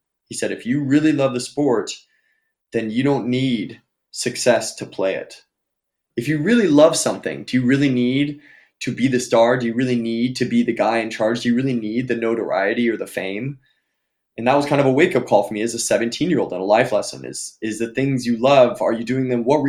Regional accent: California, United States; The middle school I went to, and I'm from California.

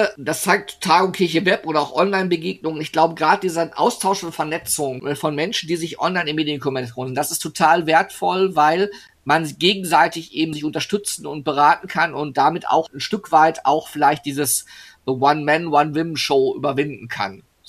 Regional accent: North Rhine-Westphalia, Germany; als Westfale

